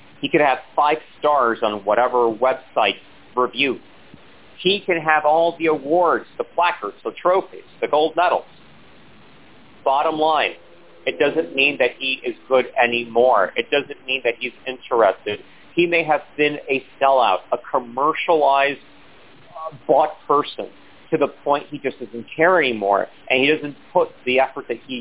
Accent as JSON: {"language": "English", "region": "New York", "country": "United States", "lives_now": "Los Angeles, United States", "said": "I'm from New York, but I've been living half my life in L.A."}